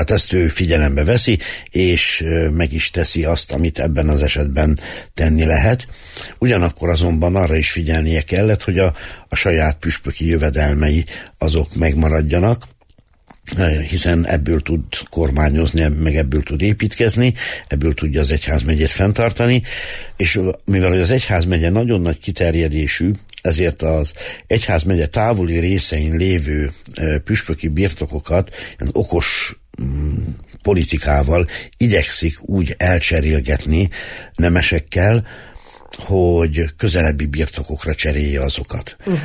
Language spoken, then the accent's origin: Hungarian; Szurdokpüspöki, Nógrád, Hungary; born there; hogy a szülőfalumat, Szurdok püspökit elcseréli